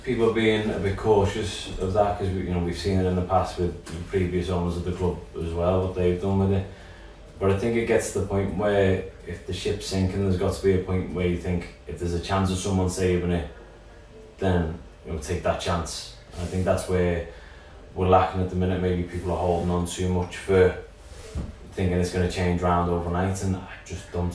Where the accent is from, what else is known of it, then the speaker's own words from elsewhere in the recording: Liverpool, North West England, United Kingdom; born and bred in Liverpool my whole life